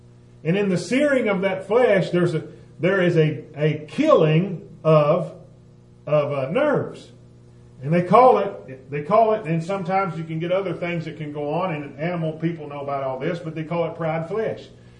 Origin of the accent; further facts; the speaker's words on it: the South, United States; You can tell I'm from the South. Hot iron. But hot iron. And I'm not ashamed of my Southern, you know, I am who I am